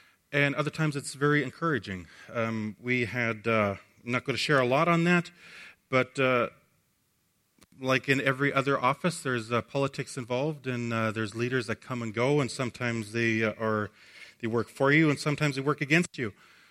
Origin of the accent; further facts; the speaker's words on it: Buffalo Head Prairie, Alberta, Canada; moved away as an adult; I grew up in Buffalo Head Prairie, the best place. It's kind of almost like the promised land.